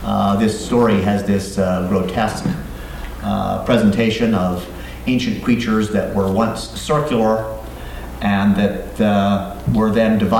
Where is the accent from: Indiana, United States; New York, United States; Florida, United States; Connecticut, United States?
Indiana, United States; Valparaiso; and I'm from Valparaiso, Indiana. And I teach at Valparaiso University in Valparaiso, Indiana